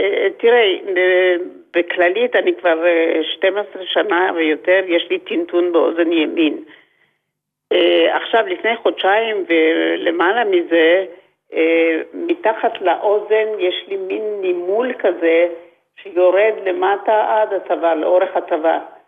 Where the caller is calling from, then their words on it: Kfar Saba, Central District, Israel; מכפר סבא.